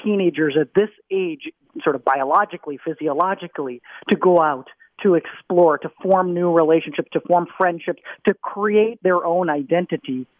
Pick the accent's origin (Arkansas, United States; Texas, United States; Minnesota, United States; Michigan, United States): Minnesota, United States; Well, I grew up in Minnesota. I'm a tortured Minnesota sports fan, Dr. Hilden. So I grew up here and then went away for my training.